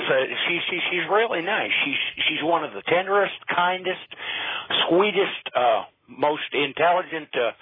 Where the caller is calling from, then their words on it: Missouri, United States; I'm calling from Missouri.